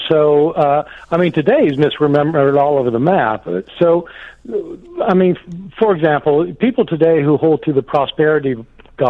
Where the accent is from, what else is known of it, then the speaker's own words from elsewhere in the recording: North Carolina, United States; I'm from North Carolina.